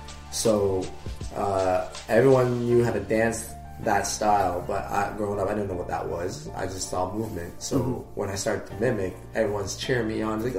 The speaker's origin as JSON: {"language": "English", "town": "Ottawa", "region": "Ontario", "country": "Canada", "said": "Like, but then, like, reality is, it's like, yo, let's be honest, you're from Ottawa."}